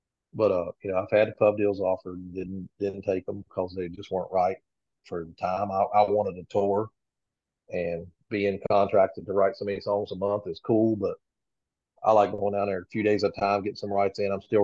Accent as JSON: {"language": "English", "region": "West Virginia", "country": "United States", "said": "I'm Texas. I'm not. I'm from West Virginia, live in North Carolina."}